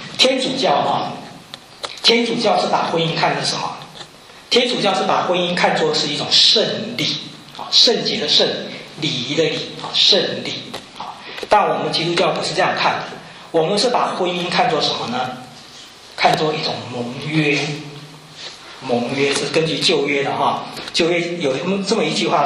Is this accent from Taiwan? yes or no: no; China; 这很好，我们中国人都没有婚前辅导。